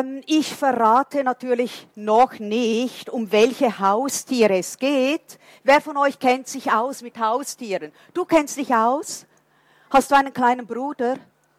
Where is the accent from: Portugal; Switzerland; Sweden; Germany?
Portugal; German is a second language; also ich bin Portugiesin.